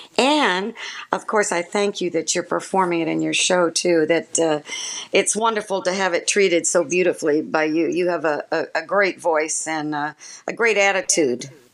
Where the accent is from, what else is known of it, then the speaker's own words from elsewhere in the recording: California, United States; also born or lived in Houston; Even though I was born in Houston, I was, of course, raised in Southern California.